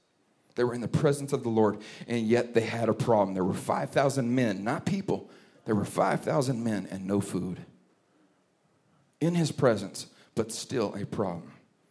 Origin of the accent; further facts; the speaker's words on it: Santa Cruz, California, United States; now in St. Louis, United States; See, I'm from California. I grew up in an evergreen part of the country. I'm serious. Santa Cruz, California.